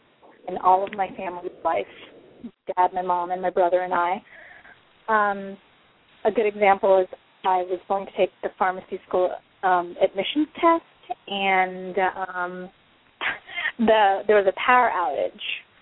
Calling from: Texas, United States; I'm calling from Texas.

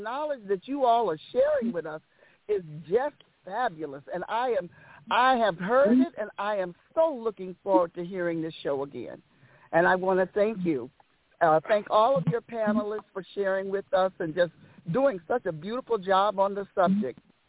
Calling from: St. Louis, Missouri, United States; from St. Louis.

